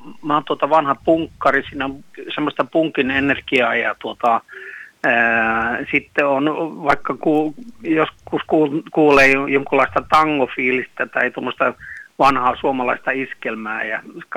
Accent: Kinnula, Central Finland, Finland; now in Stockholm, Sweden; 69 tultiin Kinnulasta Torshellaan ja tuolla Eskilstunnan vieressä. Nyt mä oon kyllä asunut Tukholmassa melkein 30 vuotta.

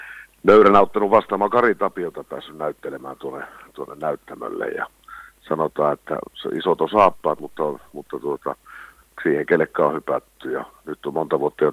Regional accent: Pieksämäki, South Savo, Finland; Mä oon Pieksämäntä kotoisin

